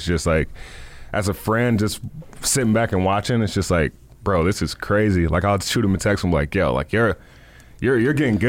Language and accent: English; Raleigh, North Carolina, United States; I grew up in Raleigh, born and raised in Raleigh.